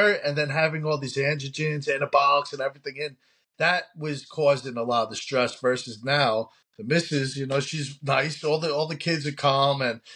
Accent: New York, United States; I grew up in New York, you know, did boxing, wrestling.

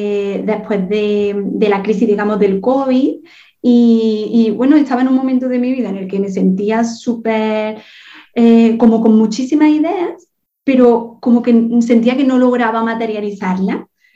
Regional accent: Montilla, Andalusia, Spain; bueno, soy de Montilla, Córdoba

